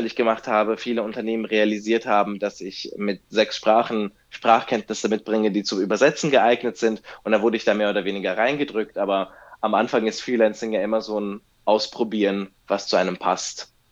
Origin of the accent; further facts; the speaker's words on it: Czechia; born there; German is a second language; Keins von beiden, ich bin in Tschechien geboren.